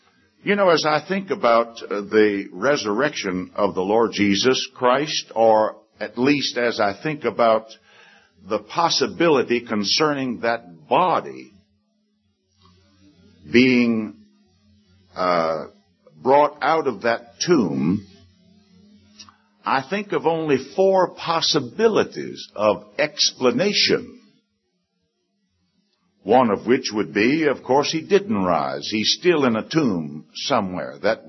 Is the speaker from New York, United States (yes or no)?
no; Richmond, Virginia, United States; I remember when I was saved the latter part of 1954 in my hometown of Richmond, Virginia.